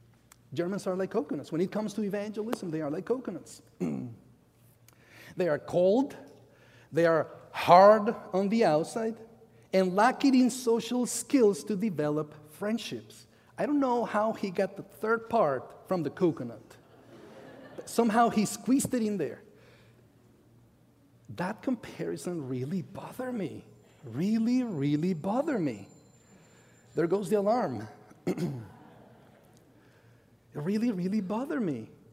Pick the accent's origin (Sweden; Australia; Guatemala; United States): Guatemala; Excuse me! Excuse me! I come from Guatemala. And guess what? Guatemala is coconut land.